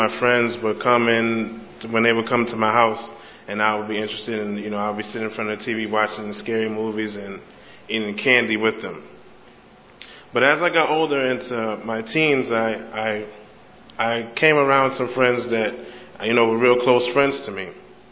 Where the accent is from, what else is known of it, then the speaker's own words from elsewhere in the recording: New York, United States; I'm originally from Manhattan or Harlem, New York. Throughout my years of growing up, I've had some vivid memories of Halloween.